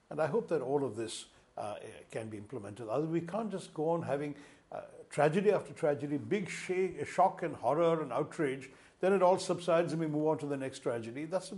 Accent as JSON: {"language": "English", "country": "India", "said": "And there's something wrong with us as Indian men if we can't address this problem in our society's interest."}